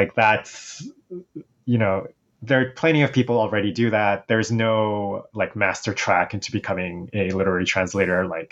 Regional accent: South Korea; accent: American; a lot of people mistake me for American because of the way I sound, but I'm not American. I'm very Korean. I'm a Korean national. I live in Korea. There's nothing American about me aside from my accent.

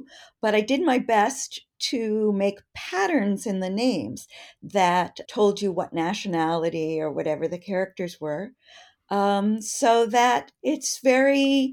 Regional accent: Denver, Colorado, United States; I grew up in the West. I grew up in Denver, Patrick, and woohoo! And I grew up, you know, when it was still had its Western heritage.

